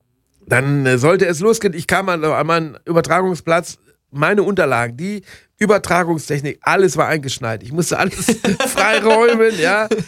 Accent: North Rhine-Westphalia, Germany; Kommt aus Bünde in Westfalen, meiner Heimatregion.

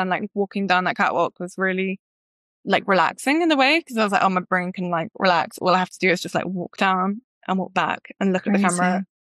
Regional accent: England, United Kingdom; because I was from England, I didn't realize like these were like the top brands.

